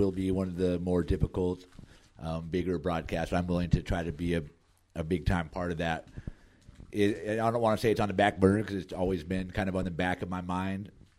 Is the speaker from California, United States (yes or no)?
yes; Antioch, California, United States; That's in my hometown and my high school I graduated from in Antioch.